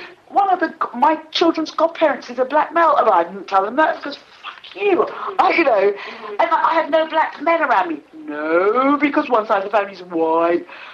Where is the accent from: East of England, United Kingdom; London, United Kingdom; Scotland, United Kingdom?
East of England, United Kingdom; also born or lived in Africa; I was born in England in 1957. I left England for Africa at 4. I came back from Africa at 9.